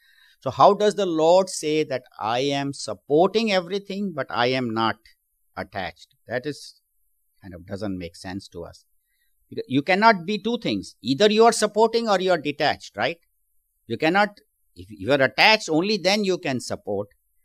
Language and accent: English; India; now in Bakersfield, United States; I entered my mother's womb and then I was born, and then I grew up in India, and then somehow my vastness must have brought me to the United States.